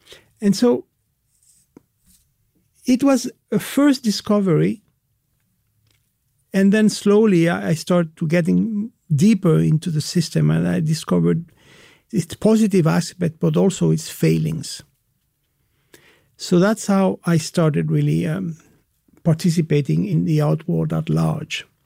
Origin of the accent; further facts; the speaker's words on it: Chile; English is a second language; I'm from Chile. Soy chileno. Soy americano, in the sense that I belong to this continent. I am American. But if I say that, people will think I'm a United States citizen, and I am not.